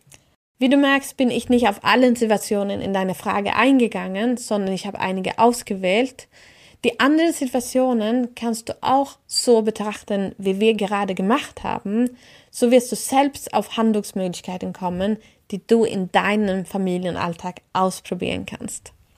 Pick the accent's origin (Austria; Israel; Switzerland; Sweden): Sweden; German is a second language; moved away as an adult; now in Germany; Ich bin Schwedin und habe Schweden für die Liebe verlassen. Und ich bin mit einem Deutschen verheiratet und lebe seit mehr als 15 Jahren in Deutschland.